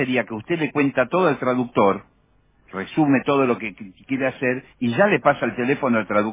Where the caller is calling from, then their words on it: Tandil, Buenos Aires Province, Argentina; de Tandil.